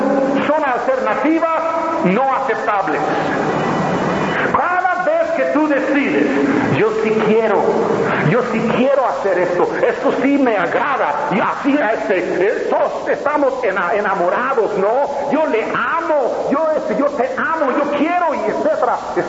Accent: United States; En mi tierra, Estados Unidos, es más de 1 millón por año que mueren

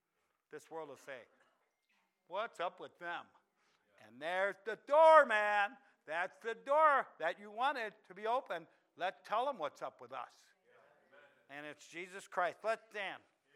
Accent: Ohio, United States; Yeah, I'm from Ohio. We don't brag on teams either.

